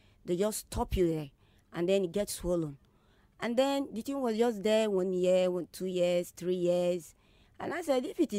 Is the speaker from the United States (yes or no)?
no; Sapele, Delta, Nigeria; Abeke, I'm from Delta State, Sapele proper.